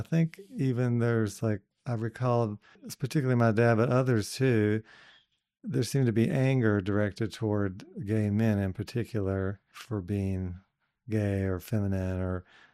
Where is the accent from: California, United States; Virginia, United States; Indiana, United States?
Virginia, United States; Wytheville; I was born and grew up in a little town called Wytheville, Virginia.